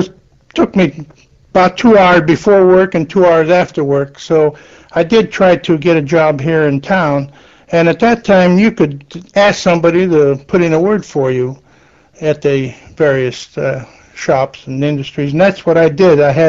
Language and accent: English; Alliance, Ohio, United States; Yes, I was born in Alliance, 1914, and lived in Alliance practically all my life.